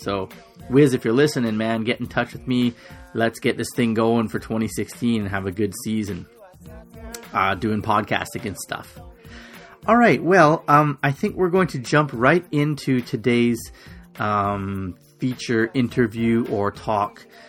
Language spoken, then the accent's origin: English; Canada; I was in Canada, my home country, for the last 3 weeks